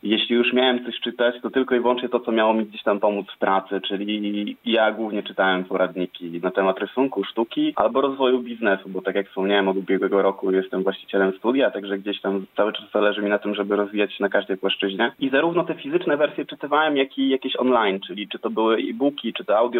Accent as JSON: {"language": "Polish", "town": "Giżycko", "region": "Warmian-Masurian Voivodeship", "country": "Poland", "said": "mam 26 lat, pochodzę z Giżycka, z Mazur."}